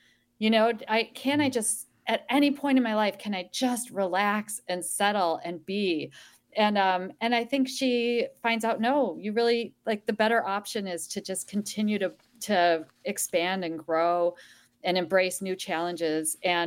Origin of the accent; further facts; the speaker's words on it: Midwest, United States; as a Midwesterner myself, going to Palm Springs.